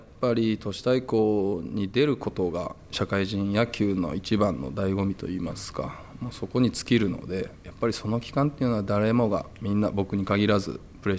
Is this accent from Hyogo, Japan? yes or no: no; Fukuoka, Japan; 地元の福岡の八幡南高校っていうところなんですけど、そこで監督してまして